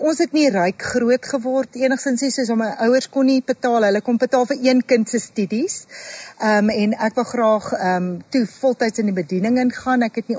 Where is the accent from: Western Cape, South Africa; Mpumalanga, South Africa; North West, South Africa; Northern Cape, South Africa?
North West, South Africa; Rustenburg; so ek het groot geword op Rustenburg en Rustenburg Hoërskool gegaan. So ons het net so bietjie buite Rustenburg gebly.